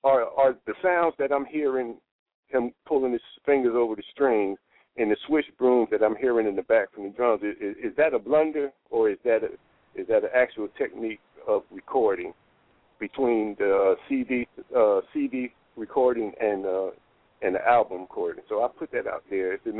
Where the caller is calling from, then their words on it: Houston, Texas, United States; I'm calling from Houston, Texas, the lovely Houston, Texas.